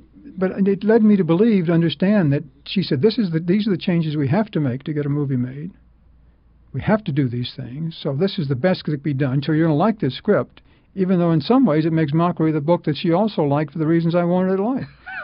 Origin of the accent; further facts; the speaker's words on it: Kentucky, United States; Yeah, I was brought up in Kentucky.